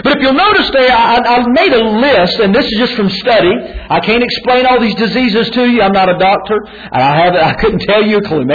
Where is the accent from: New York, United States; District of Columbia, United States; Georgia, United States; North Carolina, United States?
North Carolina, United States; I know I'm up here from North Carolina, and I'll mess them all up.